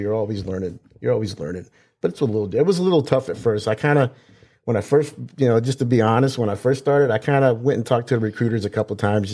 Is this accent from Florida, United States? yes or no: yes; Daytona Beach, Florida, United States; I'm one of the rare people that were actually born in Florida.